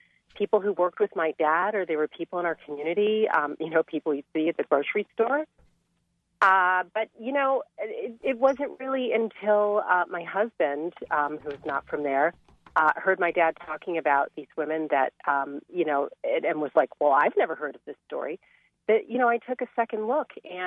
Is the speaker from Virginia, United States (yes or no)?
yes; Hampton, Virginia, United States; I grew up in Hampton, Virginia.